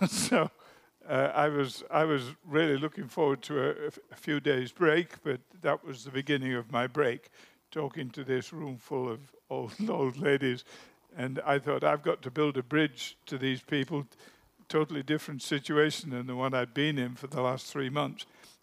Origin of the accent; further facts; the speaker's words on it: England, United Kingdom; And I personally have a particular affinity to old English because I'm English and I'm old.